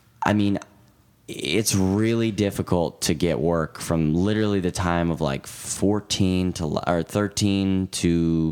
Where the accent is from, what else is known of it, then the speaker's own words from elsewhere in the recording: New York, United States; You know, we're talking about growing up in New York, and that was really exhilarating.